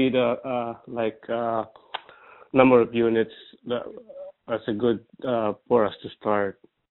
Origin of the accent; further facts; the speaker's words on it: Sacramento, California, United States; and we are from Sacramento, and we just joined Dave's program about last month.